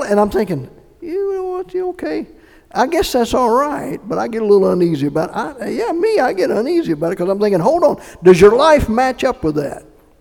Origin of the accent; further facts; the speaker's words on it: North Carolina, United States; I have a little bit of one myself, but I love it. It's the accent that I remember. And we're all from North Carolina.